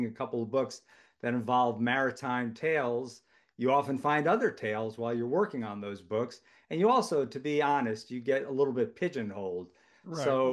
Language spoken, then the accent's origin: English; Long Island, New York, United States; also born or lived in Connecticut; now in Marblehead, United States; And I grew up in Long Island and Connecticut, very close to Long Island Sound.